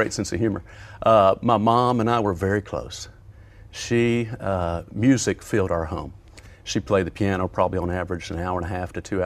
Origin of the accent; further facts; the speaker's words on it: Gaffney, South Carolina, United States; But I love my hometown of Gaffney. I treasure the friendships I made growing up. Nobody really knew where Gaffney is.